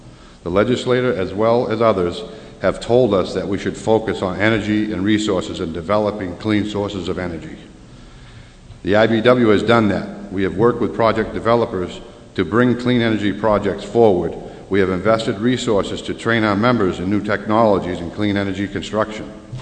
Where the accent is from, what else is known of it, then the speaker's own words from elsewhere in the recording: Nottingham, New Hampshire, United States; I'm from Nottingham, New Hampshire, and proud to say I was born and raised in the state of New Hampshire.